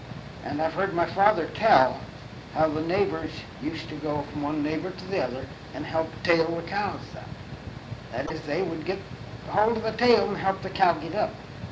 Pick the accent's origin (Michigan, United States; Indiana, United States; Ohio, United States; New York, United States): Ohio, United States; West Mecca; born there; No, I was born in West Mecca, Ohio.